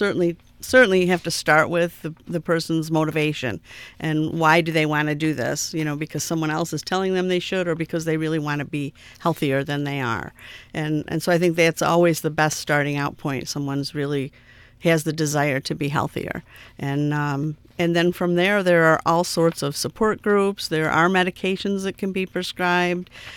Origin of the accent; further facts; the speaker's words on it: Seneca Falls, New York, United States; Seneca Falls.